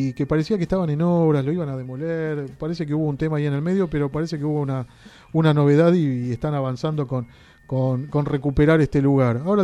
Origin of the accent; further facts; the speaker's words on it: Monte Grande, Buenos Aires Province, Argentina; Mi vieja se acuerda, porque yo soy de Esteban Echeverría. Yo soy de Montegrande.